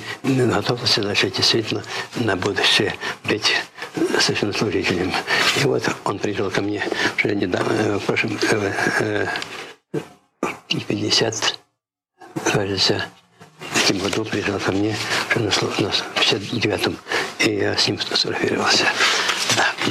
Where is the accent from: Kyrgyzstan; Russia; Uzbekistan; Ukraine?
Ukraine; Zinkiv, Khmelnytskyi Oblast; born there; Я родился по воле Божией в Хмельницкой области, Венихвецкий район, село Зиньков. Там родители, мои родители были глубоко верующие люди, мне привели любовь к Богу, к Церкви Святой.